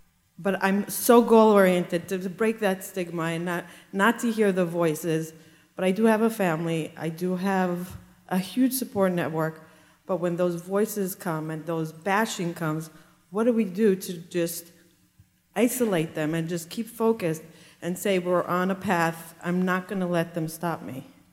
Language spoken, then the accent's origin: English; Israel; I grew up in Israel. I can relate to you.